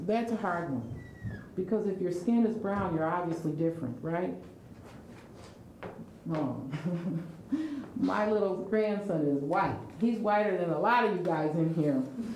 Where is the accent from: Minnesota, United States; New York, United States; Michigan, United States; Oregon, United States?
Michigan, United States; Battle Creek; moved away; When I grew up in Battle Creek, Michigan, and I went to the train station as an adult, and I had moved away at that point